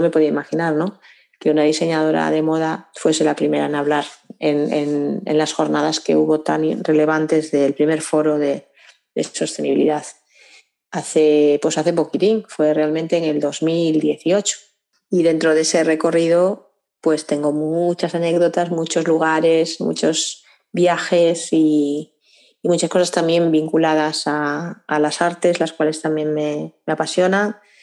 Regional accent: Castile and León, Spain; also born or lived in Asturias; nací en un sitio pequeño, nací en Asturias y me crié en León

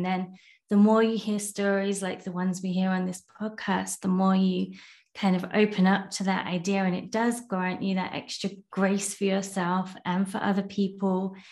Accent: England, United Kingdom; now in Canada; I remember going back home to England. I live in Canada. I'm born and raised in England.

